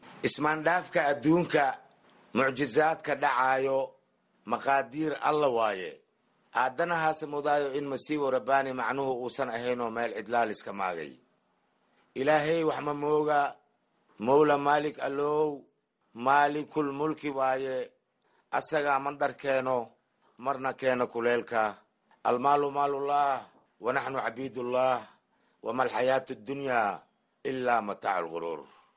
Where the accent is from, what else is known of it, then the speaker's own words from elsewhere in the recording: Jilib, Middle Juba, Somalia; born there; aniga waxaan ku dhashay Jilib marka oo 3 meel badka ah hal meelna berika ah.